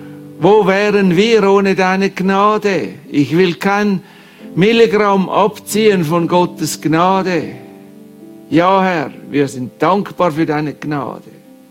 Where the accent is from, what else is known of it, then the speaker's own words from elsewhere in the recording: Switzerland; Und das hat ja bei uns in der Schweiz einen ganz schlechten Namen, das Wohlstandsevangelium.